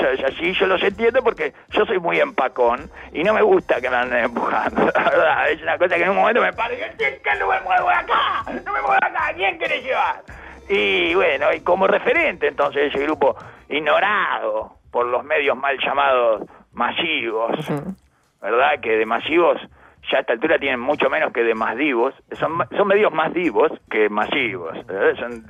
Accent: Uruguay; los uruguayos nos volcamos a torcer por Flamengo

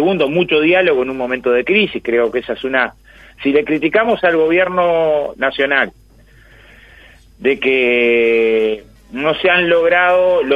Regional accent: Canelones, Uruguay; Yo que soy de Canelones, te puedo decir que en algunas localidades de Canelones vale mucho más la batalla municipal

